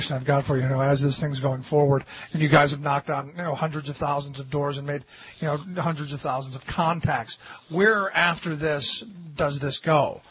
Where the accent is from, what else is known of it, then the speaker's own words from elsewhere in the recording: Cleveland, Ohio, United States; And you drive around my hometown of Cleveland, and boy, I'll tell you, some investment could really needed.